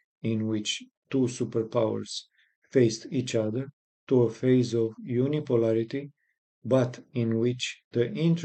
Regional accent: Romania; first language Romanian; English is a second language; I am from Romania

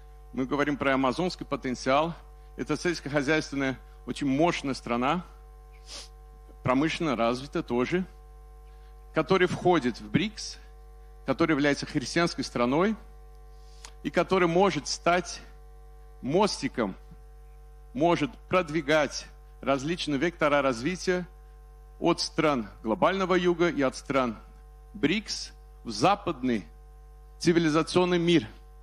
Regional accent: Brazil; Russian is a second language; Я из Бразилии

